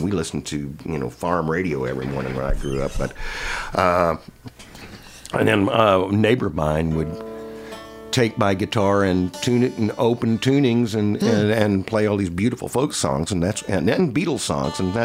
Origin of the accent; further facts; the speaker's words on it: Georgia, United States; born there; also born or lived in Tokyo / Missouri; I was born in Georgia, but I traveled around my military family. Mm-hmm. I was born at Fort Benning, and we lived